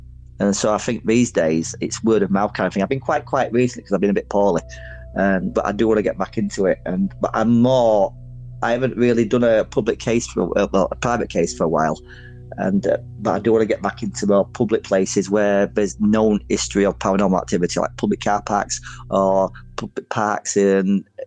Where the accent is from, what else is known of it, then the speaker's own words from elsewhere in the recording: Featherstone, Yorkshire and the Humber, United Kingdom; also born or lived in Wakefield; where I grew up in Featherston, you've got Pontefract next door to it, Wakefield. Now, Wakefield, where I used to live